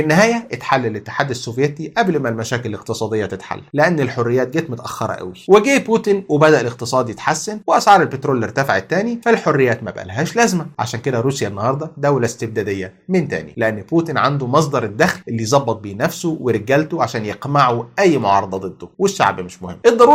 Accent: Egypt; ما عندنا في مصر مثلا هو انقلاب واحد

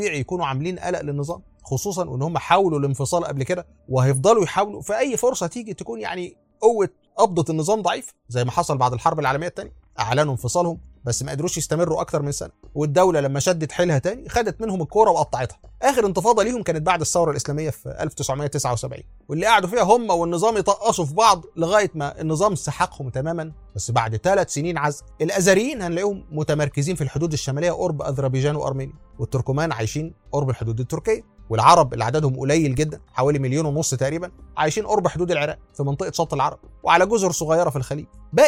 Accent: Egypt; زي ما عندنا في مصر محدش يعرف

